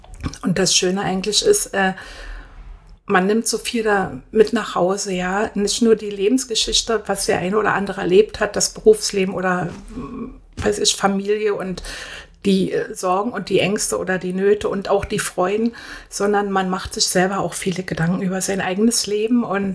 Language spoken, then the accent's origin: German; Berlin, Germany; born there; Ja, also ich bin ja gebürtige Berlinerin